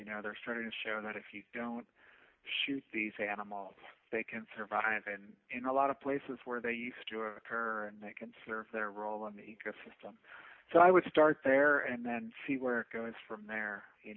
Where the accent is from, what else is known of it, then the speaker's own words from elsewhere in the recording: Minnesota, United States; Yeah, I grew up in Minnesota